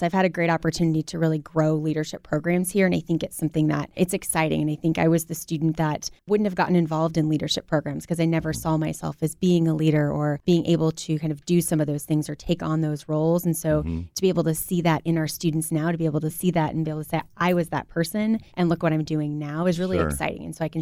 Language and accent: English; Fresno, California, United States; Born and raised in Fresno, but I did leave.